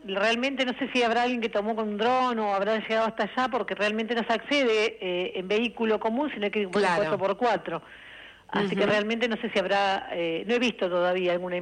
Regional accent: Miramar, Buenos Aires Province, Argentina; Sí, soy de Miramar.

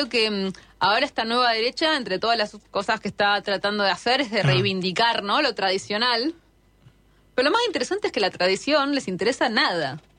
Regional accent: Argentina; born there; ya con haber nacido en la clase media en un país mitad de tabla como la Argentina, mitad de tabla económica

